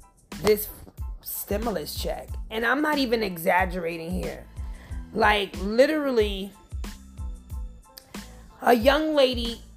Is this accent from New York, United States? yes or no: yes; Bronx, New York, United States; when I was growing up, I lived, I'm from Walton Avenue. I'm from 165 in Walton.